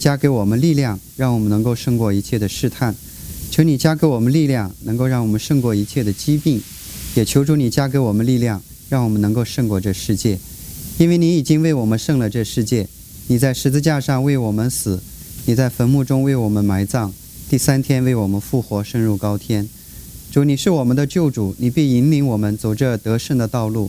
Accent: Urumqi, Xinjiang, China; 你知道我们是新疆那边嘛，乌鲁木齐，所以冬天的话很冷的。

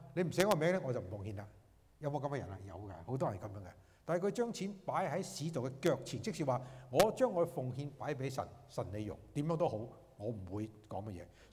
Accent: Guangdong, China; 我哋廣東人咧，有好多時候有啲咁嘅名都佢嚇

